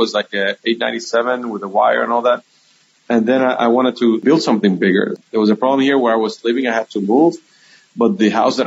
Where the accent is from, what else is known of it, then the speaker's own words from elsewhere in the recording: Humacao, Puerto Rico; My hometown of Humacao.